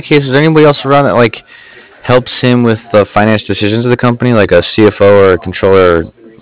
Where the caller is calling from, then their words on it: Cardiff, Wales, United Kingdom; I'm actually calling from Cardiff